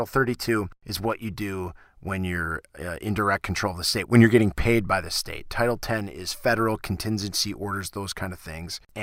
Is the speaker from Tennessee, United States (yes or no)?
no; Wisconsin, United States; I can verify this in my home state of Wisconsin, if you like.